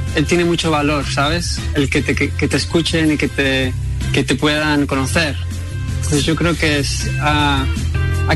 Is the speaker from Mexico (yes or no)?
no; England, United Kingdom; yo estuve, me crié en Inglaterra, pero yo siempre me iba a España de vacaciones.